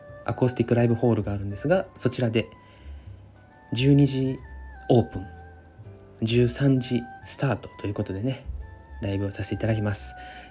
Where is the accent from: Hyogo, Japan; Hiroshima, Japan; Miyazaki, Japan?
Hiroshima, Japan; まあ僕は地元が広島県なんですけれども、まあお隣なんですよね、島根県っていうのは。